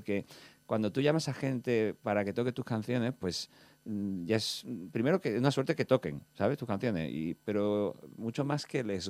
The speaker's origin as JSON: {"language": "Spanish", "town": "San Fernando", "region": "Andalusia", "country": "Spain", "said": "yo conozco a Sara desde que tengo 15 años, y los dos nos conocemos, somos de San Fernando"}